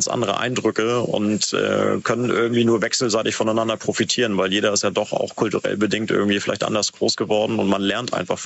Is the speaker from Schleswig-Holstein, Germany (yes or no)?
yes; Bad Segeberg, Schleswig-Holstein, Germany; ich komme aus Bad Segeberg, also total langweilig eigentlich, aber wenn ich ganz ehrlich bin, dann ist es so, dass mein Papa aus Pakistan kommt